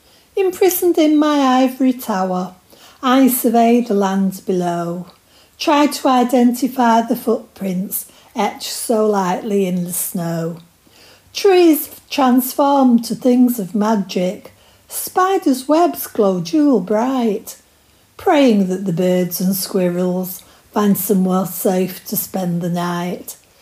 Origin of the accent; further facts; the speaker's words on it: Openshaw, North West England, United Kingdom; I was brought up in Openshaw, a somewhat dismal place, consisted of bricks and concrete.